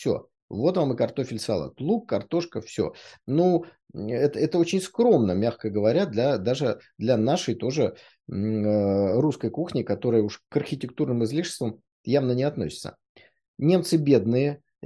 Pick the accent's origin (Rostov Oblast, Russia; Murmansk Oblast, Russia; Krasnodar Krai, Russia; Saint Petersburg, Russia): Saint Petersburg, Russia; основатель моего родного города Санкт-Петербурга.